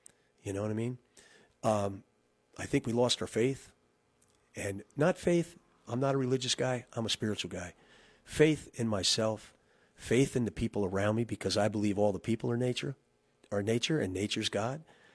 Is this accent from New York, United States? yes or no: yes; West Shokan, New York, United States; long fond memories of from back growing up in West Shokan.